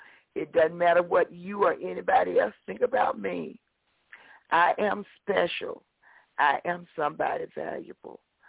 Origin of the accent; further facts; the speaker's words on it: Mississippi, United States; I remember growing up in Mississippi, I was told by this man that I would never be anything